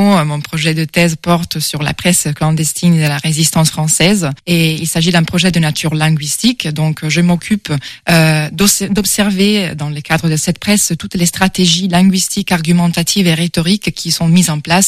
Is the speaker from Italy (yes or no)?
yes; Modena, Emilia-Romagna, Italy; French is a second language; now in Milan, Italy; Je viens d'Italie, de Milan, où je travaille à l'Université de Milan, mais même si je suis originaire de Modène, donc en Émilie-Romagne.